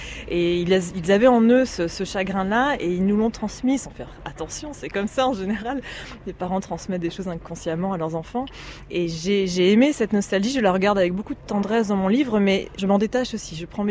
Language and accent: French; Niort, Nouvelle-Aquitaine, France; born there; Moi, je suis née à Niort. On a passé quelques petites années dans la ville de Niort, dans une petite maison de ville. Et quand j'ai eu 7 ans, mes parents se sont dit bon, voilà, la ville, ça suffit. On va retrouver la campagne.